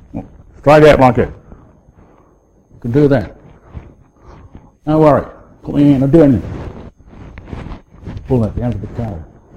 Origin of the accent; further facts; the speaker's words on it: Sydney, New South Wales, Australia; born there; I was born late one night, about 11:15 hours, on the 11th of June 1944. Sydney was under siege at that time because the war was on.